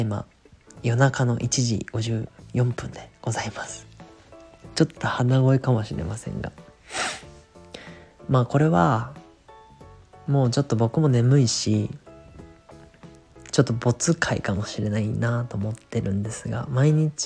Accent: Nagano, Japan; 僕の実家って長野県なんですけど、実家のあたりってめっちゃ静かで結構のんびりしてるんですよね。で、割と山のふもとみたいな感じなんですけど

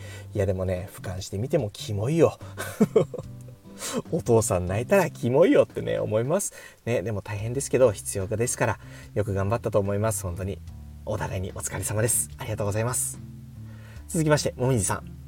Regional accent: Osaka, Japan; なんせ大阪生まれの大阪育ち、うどんと粉もんで育った人間なので

